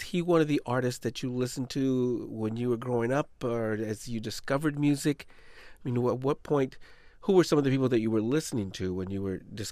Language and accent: English; California, United States; Because, you know, I'm Mexican American and growing up in California, and it was, you know, I grew up listening to … like really old school, straight ahead cumbia.